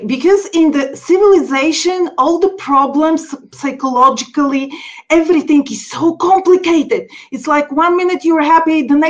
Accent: Bulgaria; first language Bulgarian; English is a second language; also born or lived in United States; now in Austria; So basically, I know Bulgarian, my mother tongue, and then the Spanish is engraved in my brain forever because this is what the first memories are from there.

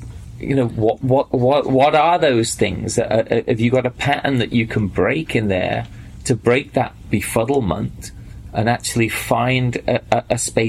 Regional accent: England, United Kingdom; It's something I probably used when I grew up in England.

